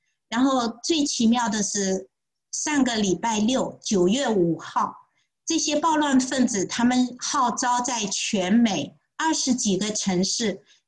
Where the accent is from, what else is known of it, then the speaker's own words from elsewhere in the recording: China; 特别像我们在中国大陆成长的人，我们的感觉跟神的罪的感觉是差得很远的。